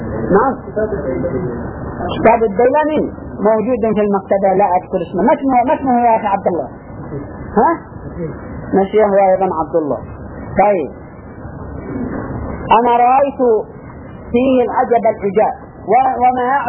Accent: Yemen; السليحيون عندنا في اليمن أظن

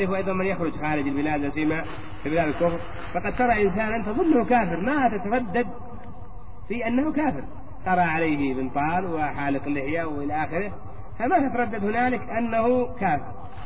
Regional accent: Yemen; وعندنا في اليمن

